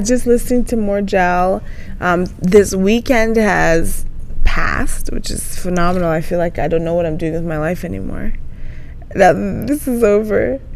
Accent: Canada; a lot of countries in the world have colored money, and I'm Canadian, so I'm used to seeing this.

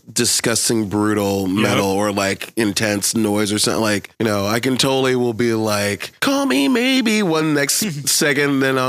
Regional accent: Pennsylvania, United States; So, like, growing up in the Poconos, like, because like I found punk

